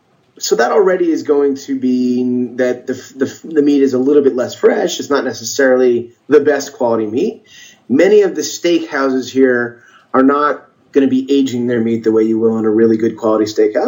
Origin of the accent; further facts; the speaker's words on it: New York, United States; now in Israel; look, I come from New York originally.